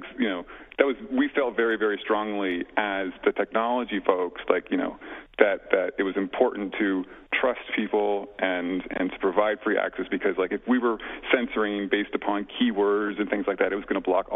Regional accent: California, United States; I grew up in California, and I did actually go to Liberty University later.

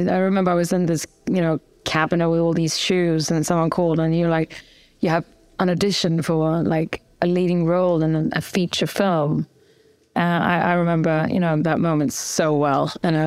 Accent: Gothenburg, Västra Götaland, Sweden; I was raised in Gothenburg, second biggest town in Sweden.

